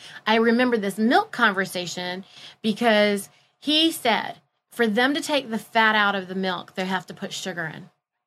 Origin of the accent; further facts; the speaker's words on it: India; I was very fortunate because, you know, we're Indian. Indian people are mostly vegetarian.